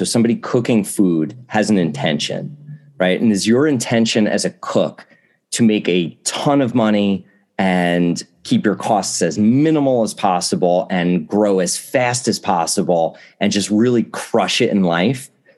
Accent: New Jersey, United States; Even with Italian food was great when I was growing up in New Jersey, but it was so different from anything I experienced in Italy.

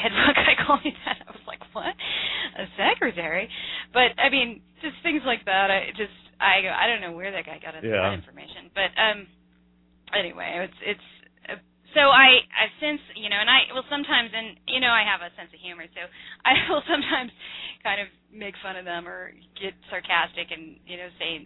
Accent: San Francisco, California, United States; As I said before, I grew up in San Francisco, and when I was in college, I had to take a history course, U.S. history course.

